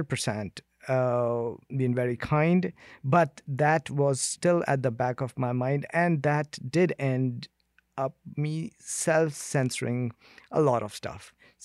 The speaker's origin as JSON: {"language": "English", "country": "India", "said": "I come from India where human rights violation is daily occurrence."}